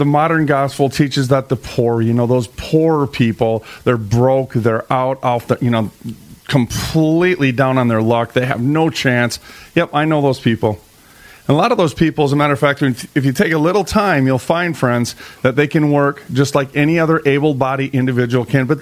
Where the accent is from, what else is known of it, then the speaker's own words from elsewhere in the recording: Minneapolis, Minnesota, United States; I was raised in North Minneapolis.